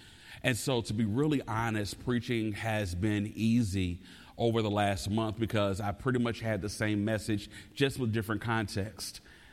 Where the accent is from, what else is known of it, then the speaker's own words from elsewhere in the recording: Louisville, Kentucky, United States; So, y'all, as I shared with you, I grew up in Louisville, Kentucky. But during the summers, I spent my summers in a small town in Tennessee called Hartsville.